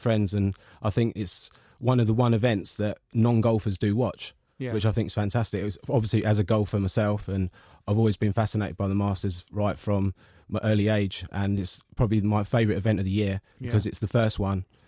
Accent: London, United Kingdom; also born or lived in Essex; now in Aintree, United Kingdom; I'm originally from North London. I've grew up as in North London, worked in Essex as a PGA pro, worked in American Golf in Essex as well, and got transferred up last summer to Aintree.

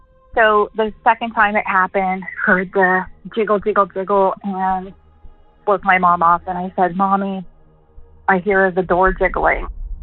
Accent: Pittsburgh, Pennsylvania, United States; I'm from Pittsburgh, PA.

